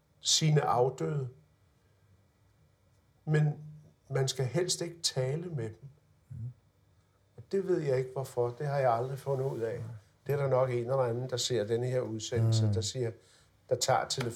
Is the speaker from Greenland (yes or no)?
no; Italy; now in Denmark; Herre politiinspektør, vi er italienere, og vi forbliver italienere.